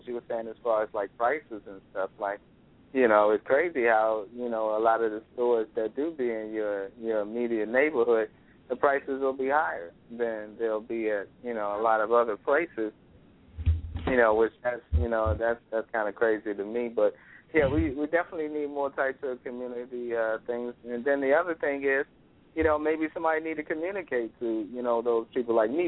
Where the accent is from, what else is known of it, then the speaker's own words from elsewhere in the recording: Brooklyn, New York, United States; I'm from Flatbush, Brooklyn, and it's like, you know, the stores, the bodegas that we had back home